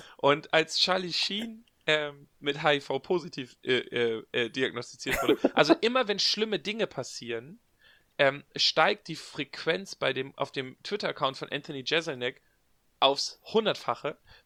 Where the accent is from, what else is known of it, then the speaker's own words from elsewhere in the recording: Northern Germany, Germany; Als Norddeutscher versteht man das halt wirklich.